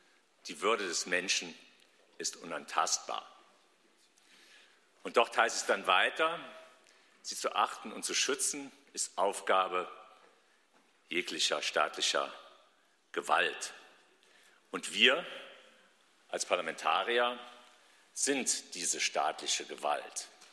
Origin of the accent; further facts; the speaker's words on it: Bitburg, Rhineland-Palatinate, Germany; wenn ich mir Bitburg, meine Heimatstadt, anschaue